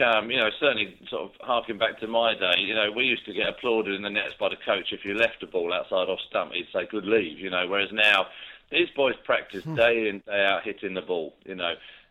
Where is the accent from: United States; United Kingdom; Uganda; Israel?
United Kingdom; England; I suppose I'm being typically English now.